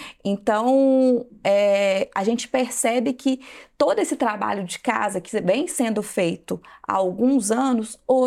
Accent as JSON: {"language": "Portuguese", "region": "Minas Gerais", "country": "Brazil", "accent": "mineiro", "said": "a valorização do jeito mineiro de ser, né? Então, essa valorização do nosso sotaque. Então, nosso sotaque já ganhou, já foi reconhecido internacionalmente como sotaque mais gostoso, né?"}